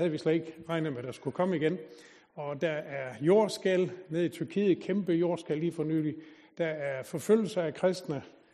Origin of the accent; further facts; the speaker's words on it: Als, Region of Southern Denmark, Denmark; born there; Jeg var født ned på Als i Sønderjylland